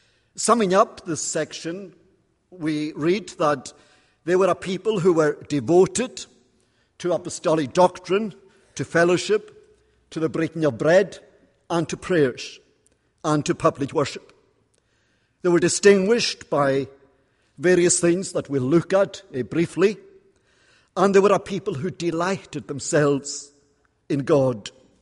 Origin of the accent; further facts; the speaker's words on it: Scotland, United Kingdom; first language Scottish Gaelic; English is a second language; I must say that when your church bulletin suggested that I might preach in Gaelic, which is my native tongue